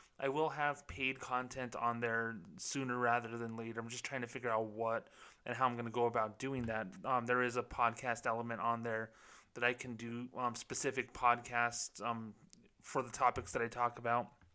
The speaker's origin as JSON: {"language": "English", "town": "Las Cruces", "region": "New Mexico", "country": "United States", "tie": "born or raised there", "said": "a local coffee shop was running here in my hometown of Las Cruces, New Mexico."}